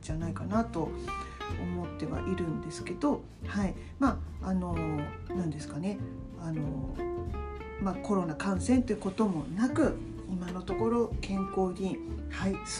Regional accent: Nagoya, Aichi, Japan; 自分の地元である愛知県名古屋市に、無事にまた帰ってきました

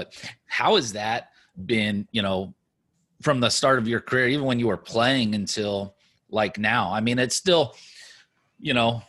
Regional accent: Lancaster, Pennsylvania, United States; So I grew up in Lancaster, Pennsylvania, probably almost right in between DC and Philly as far as distance wise.

